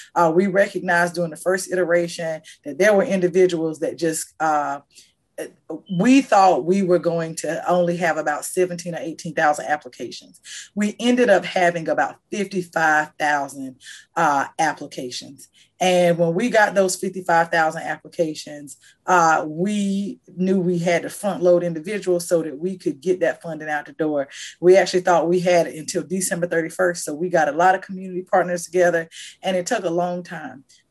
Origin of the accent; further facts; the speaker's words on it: North Carolina, United States; I am from a small town. I'm from Bladen County.